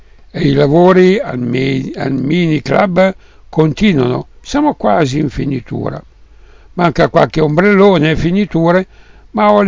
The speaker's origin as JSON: {"language": "Italian", "town": "Milan", "region": "Lombardy", "country": "Italy", "said": "Siamo milanesi e una di queste parolacce è trameggia"}